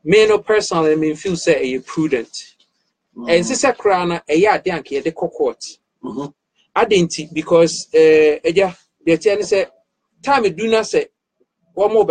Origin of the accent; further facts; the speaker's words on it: Ghana; because we are Ghanaian national, ya woo, higher birthright according to the constitution.